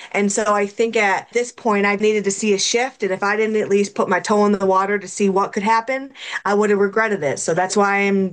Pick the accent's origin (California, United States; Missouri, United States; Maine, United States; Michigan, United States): Michigan, United States; Yeah, so I grew up in rural Eaton County. I went to Eaton Rapids most part.